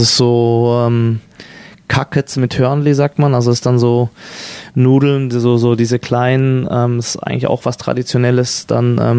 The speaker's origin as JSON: {"language": "German", "country": "Switzerland", "said": "Es ist auch nicht so als Schweizer, dass man, obwohl die Schweiz sehr klein ist, aber es gibt dann auch sehr viele Skigebiete, dass man alles gesehen hat."}